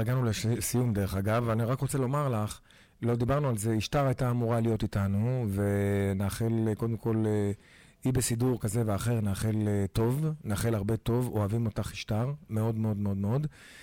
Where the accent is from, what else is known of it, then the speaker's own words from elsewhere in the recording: Morocco; כמו שאת מבינה, אני מרוקאי.